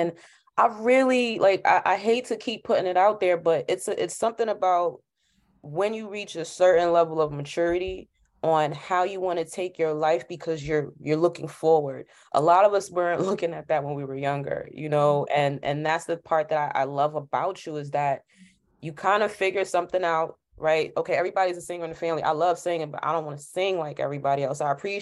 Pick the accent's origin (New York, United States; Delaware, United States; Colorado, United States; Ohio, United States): New York, United States; Bronx; I'm a girl from the Bronx, different time frame, but still in all